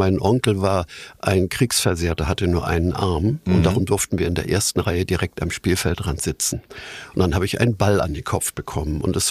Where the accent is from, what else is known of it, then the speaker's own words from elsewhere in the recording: Hamburg, Germany; weil ich irgendwie als Hamburger natürlich mich mitgefreut habe.